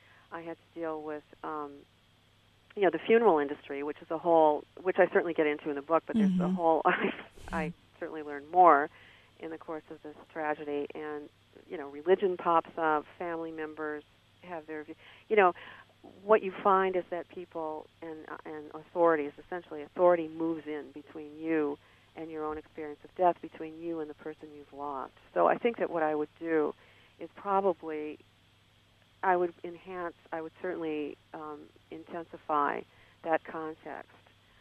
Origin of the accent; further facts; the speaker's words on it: Minnesota, United States; now in Los Angeles, United States; I am originally from Minnesota, and through family contacts back in Minnesota, though I live in Los Angeles